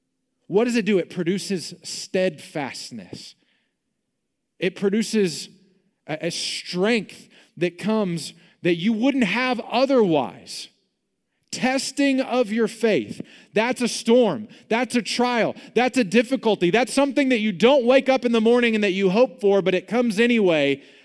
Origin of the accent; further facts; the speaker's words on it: Beaumont, Texas, United States; I grew up in Beaumont. I grew up on the coast. We got to go fishing a good bit in salt water.